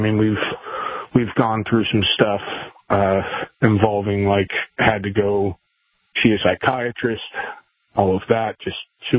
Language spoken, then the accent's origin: English; Kansas, United States; I grew up in Kansas.